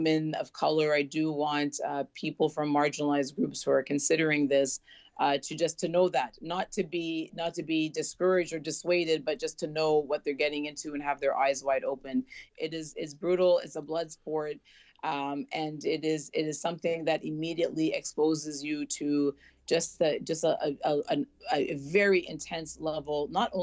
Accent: Toronto, Ontario, Canada; I'm a first generation Canadian, and I was surrounded growing up in Toronto with all these other extraordinary first generation Canadians from all these diverse backgrounds

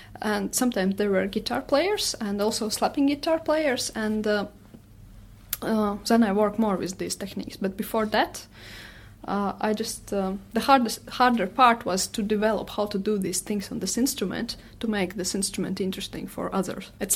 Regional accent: Riga, Latvia; English is a second language; I'm from Riga, and I'm playing koklis.

